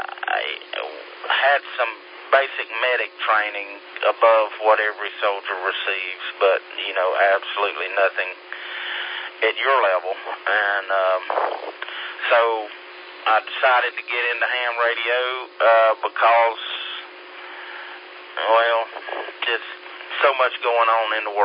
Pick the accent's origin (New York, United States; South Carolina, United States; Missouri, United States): South Carolina, United States; Campobello; I'm originally from Campobello. I have a base station set up there, but I have a cabin on the 12-mile river out in the middle of nowhere in Pickens, South Carolina